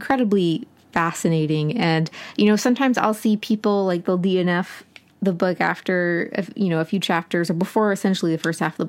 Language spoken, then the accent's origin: English; United States; Because I, you know, I'm American.